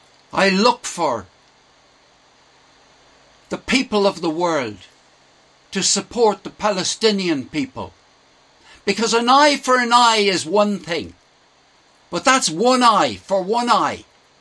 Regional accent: Ireland; I grew up in Roman Catholic Ireland.

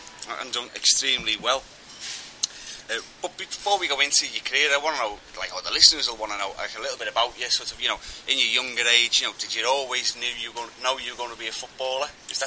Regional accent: Wigan, North West England, United Kingdom; also born or lived in Liverpool; now in Australia; I'm originally from Liverpool and then Wigan.

